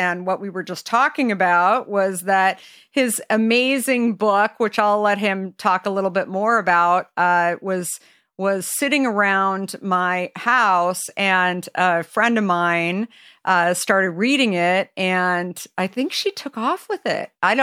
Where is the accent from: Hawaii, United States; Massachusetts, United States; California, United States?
California, United States; being a Californian myself, I think he's got California somewhere in his sights along the way